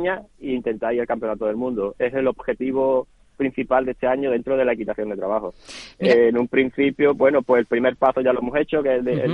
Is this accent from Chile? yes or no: no; Coín, Andalusia, Spain; Ayuntamiento de Coín, aquí de mi pueblo